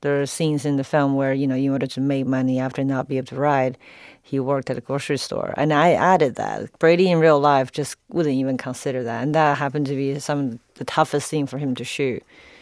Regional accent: Beijing, China; now in United States; which I, growing up in Beijing, have always fantasized about and visited.

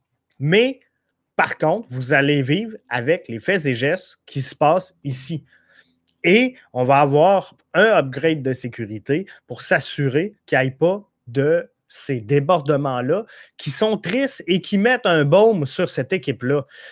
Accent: Rivière-du-Loup, Quebec, Canada; Moi, je viens de Rivière-du-Loup, gang. Je suis à 4 heures de route du stade Saputo.

